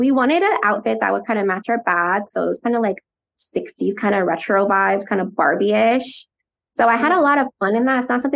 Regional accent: California, United States; So like I'm half Filipino, and like we have some bags that are like really very nicely embroidered, and the sun is like a symbol of the Philippines too. So I wanted to incorporate that, and you know, we're from Cali

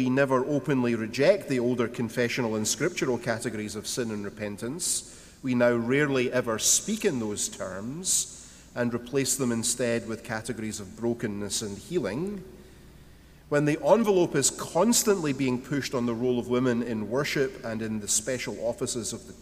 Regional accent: Scotland, United Kingdom; Like most of the youth of my generation in Scotland, I was raised in the Church of Scotland, in my case, in a liberal congregation.

